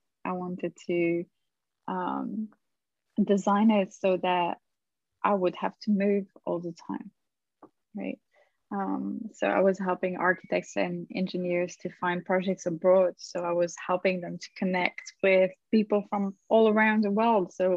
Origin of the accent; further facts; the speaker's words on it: Gabon; also born or lived in France; I usually say that, you know, my parents are Italian. I was born in France and I grew up in Gabon